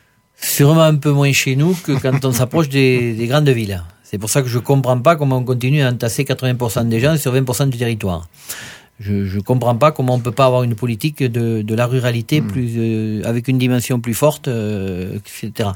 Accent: Occitanie, France; je préfère du conventionnel qui est produit chez nous en Aveyron avec une identité forte

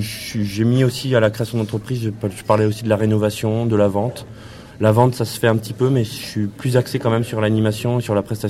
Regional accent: Pays de la Loire, France; now in Aveyron, France; c'est ce qui m'a fait arriver en Aveyron, d'ailleurs, puisque je suis originaire du Maine-et-Loire.

